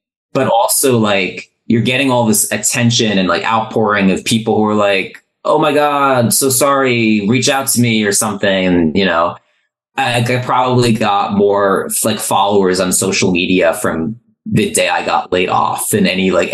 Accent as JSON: {"language": "English", "region": "New Jersey", "country": "United States", "tie": "born or raised there", "said": "Yeah, so I grew up in New Jersey. Went to high school between the years 02 and 06."}